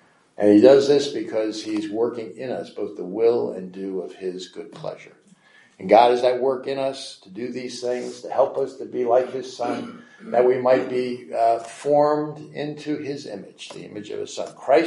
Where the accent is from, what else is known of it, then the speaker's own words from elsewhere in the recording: New Jersey, United States; You know, we come from New Jersey.